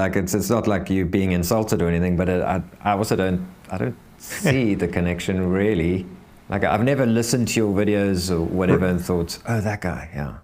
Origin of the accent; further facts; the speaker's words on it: Cape Town, Western Cape, South Africa; I grew up in Cape Town, which is further south in South Africa.